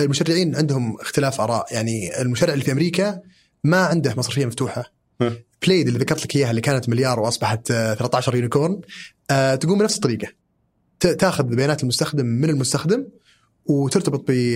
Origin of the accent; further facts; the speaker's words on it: Saudi Arabia; عندنا في السعوديه